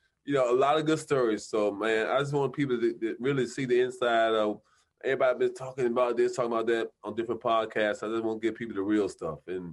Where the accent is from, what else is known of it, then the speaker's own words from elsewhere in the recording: Cleveland, Ohio, United States; I'm leaning towards Cincinnati because I'm from Cleveland, Ohio.